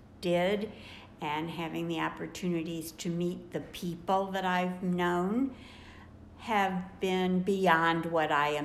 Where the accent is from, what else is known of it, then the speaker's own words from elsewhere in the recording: St. Louis, Missouri, United States; I grew up in St. Louis, Missouri. I had a good childhood.